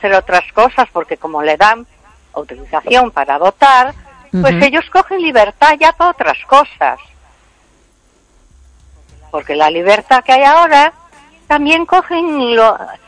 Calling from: Vigo, Galicia, Spain

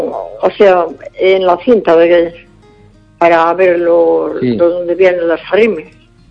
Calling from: Ponteareas, Galicia, Spain; de Puente Areas, sí.

